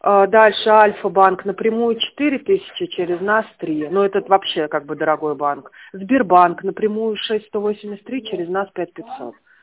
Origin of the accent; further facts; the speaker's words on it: Tver, Tver Oblast, Russia; Мы из Твери.